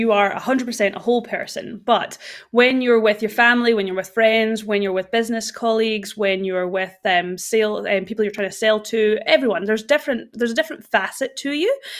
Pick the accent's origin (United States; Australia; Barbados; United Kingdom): United Kingdom; Scotland; I grew up in Scotland. I do have two homes. My mom and dad are still in Scotland, so that is home. Like that's where my heart is.